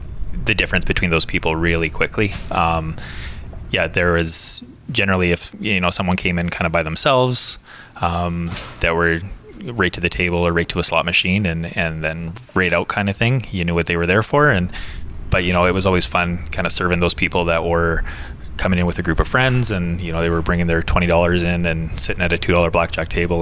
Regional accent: Calgary, Alberta, Canada; growing up in Calgary, playing lots of cards with my family

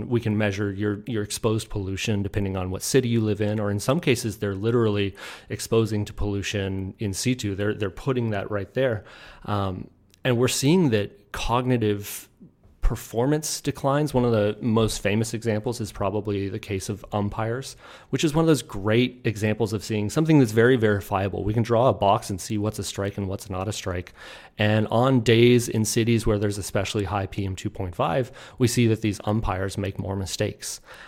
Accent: Austin, Texas, United States; So I grew up in Austin, Texas.

